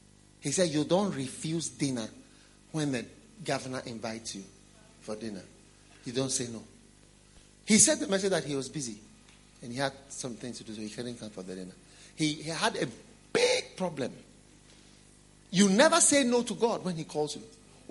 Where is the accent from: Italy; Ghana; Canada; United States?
Ghana; English is a second language; I said, me, a book? How? I'm from Ghana. No one will read my book.